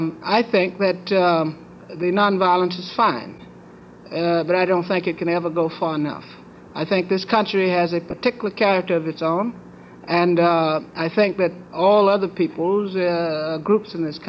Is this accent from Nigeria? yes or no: no; Mississippi, United States; I grew up in Mississippi, and I spent 9 years of my life in the military.